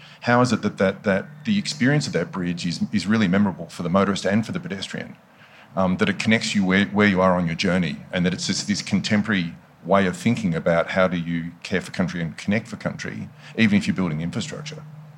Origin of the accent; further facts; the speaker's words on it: Scotland, United Kingdom; I'm not Noongar. I'm Scottish.